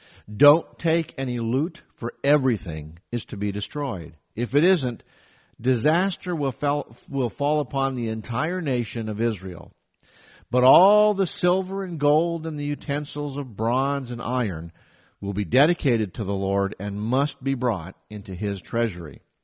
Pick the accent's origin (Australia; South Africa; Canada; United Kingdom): Canada; now in United States; being a Canadian, of course, weather is very important to me. And I can tell you for certainty that it's going to be a miserable weekend here in Southwest Virginia